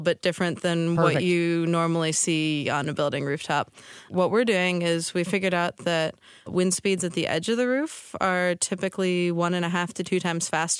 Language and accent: English; Ohio, United States; now in St. Louis, United States; I grew up in Ohio. I went to engineering school at Olin College of Engineering in Boston.